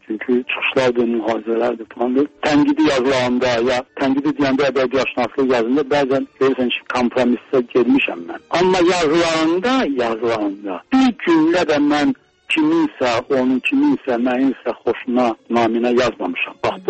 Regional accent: Baku, Azerbaijan; now in Moscow, Russia; ya gərək mən Moskvalı Azərbaycanlıyam, Moskvalı Bakılıyam ya da Bakılı Moskviç.

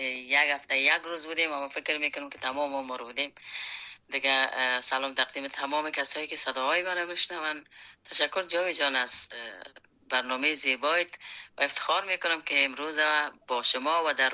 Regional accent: Afghanistan; moved away; به وقتی که ما در بیرون از افغانستان آمدم،

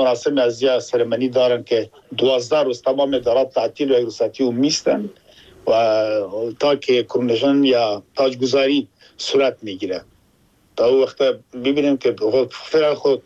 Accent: Afghanistan; now in United Kingdom; ما افغان هستم در انگلستان زندگی می کنم، یک خود ما افغان هستم مسلمان

